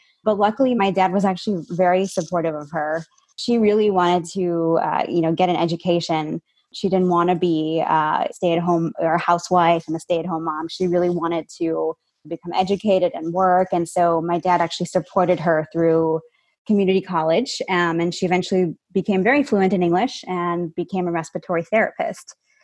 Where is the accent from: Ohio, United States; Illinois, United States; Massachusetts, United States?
Illinois, United States; Chicago; And I'm also Indian American. I was born and raised in Chicago. My parents migrated here from India in the 1970s.